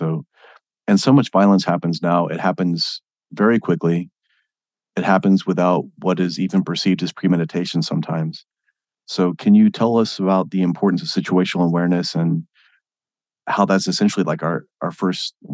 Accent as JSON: {"language": "English", "region": "Midwest", "country": "United States", "tie": "born or raised there", "said": "I grew up in the Midwest. So being there, there wasn't a whole, there was like Taekwondo and Karate, basically."}